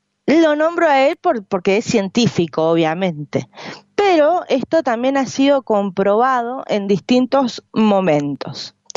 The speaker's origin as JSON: {"language": "Spanish", "region": "Mendoza", "country": "Argentina", "said": "Promocionando la ciudad de San Luis siendo mendocina"}